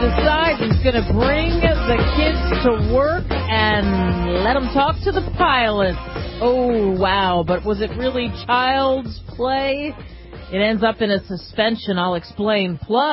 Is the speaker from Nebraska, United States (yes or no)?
no; Philadelphia, Pennsylvania, United States; In my hometown of Philadelphia, they are planning on a big fat tax for soda and trash.